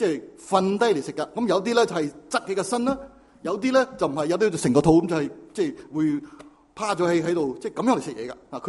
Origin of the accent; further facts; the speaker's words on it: China; now in Los Angeles, United States; 我们中国人呢吃饭呢是有张台，多数是圆台的，我们中国人喜欢圆台，那就坐低一起吃饭。那就北美居住的人呢，好像我们在美国在洛杉矶住